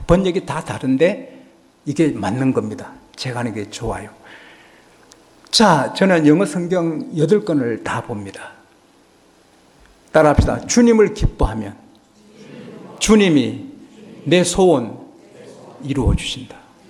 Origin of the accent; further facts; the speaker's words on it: South Korea; 저보고 어느 나라에서 왔느냐고, 한국에서 왔다니까 직업이 뭐냐고